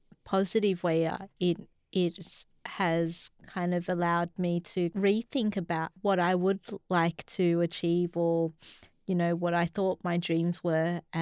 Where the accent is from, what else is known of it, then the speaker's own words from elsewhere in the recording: Australia; born there; I was born in Australia.